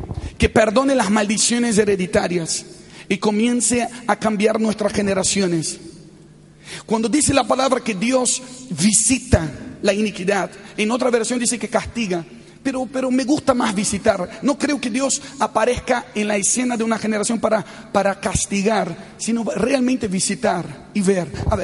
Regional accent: Rio de Janeiro, Brazil; vengo de una tercera generación de pastores. Mi abuelo fue pastor, fundador de una iglesia bautista en el barrio donde yo crecí, en Río de Janeiro.

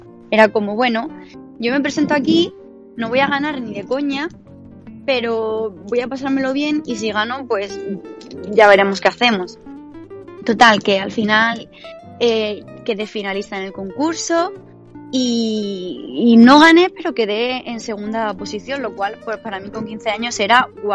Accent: Almería, Andalusia, Spain; also born or lived in Granada; now in Tokyo, Japan; yo soy de Andalucía, soy nacida en Granada, pero siempre he vivido en Almería. Y aquí en Japón vivo en Tokio.

